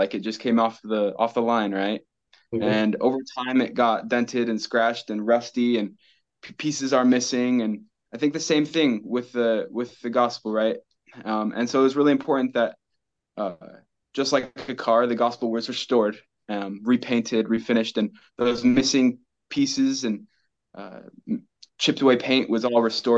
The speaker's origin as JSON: {"language": "English", "town": "Kaysville", "region": "Utah", "country": "United States", "lives_now": "Salem, United States", "said": "I'm from Kaysville, Utah. It's just about 20 minutes north of Salt Lake City or so."}